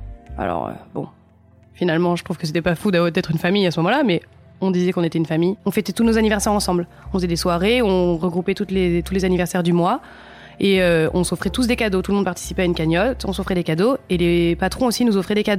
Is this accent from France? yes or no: yes; Nice, Provence-Alpes-Côte d'Azur, France; J'ai grandi à Nice.